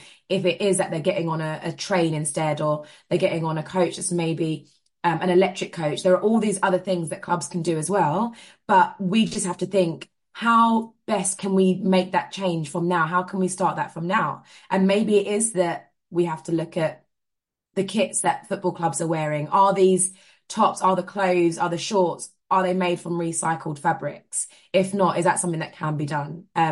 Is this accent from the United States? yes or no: no; Jamaica; so she had a red pea soup recipe, and being Jamaican myself, it is so good.